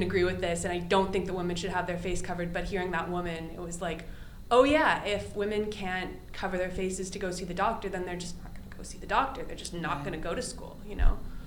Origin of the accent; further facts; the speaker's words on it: Montreal, Quebec, Canada; I'm from Montreal